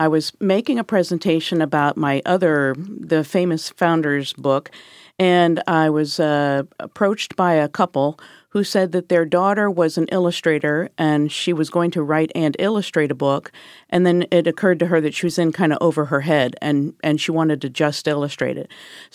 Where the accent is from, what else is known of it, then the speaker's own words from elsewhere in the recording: New England, United States; You know, I came from New England.